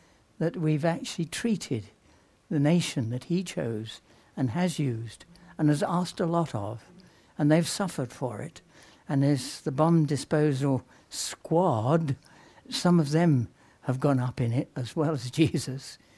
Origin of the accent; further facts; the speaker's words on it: United Kingdom; We also, as British people, treated them in that way